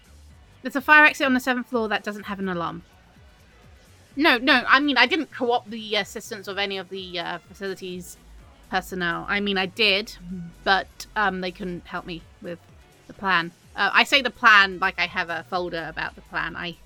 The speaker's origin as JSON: {"language": "English", "region": "London", "country": "United Kingdom", "said": "No, I'm not from Brooklyn. I'm from London."}